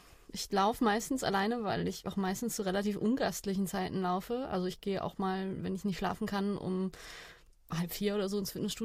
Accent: Freiburg, Baden-Württemberg, Germany; Ich komme aus Freiburg

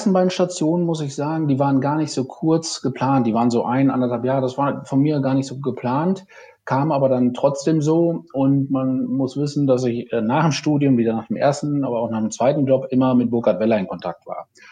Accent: Aalen, Baden-Württemberg, Germany; Mercedes-Händler aus meiner Heimatstadt Aalen

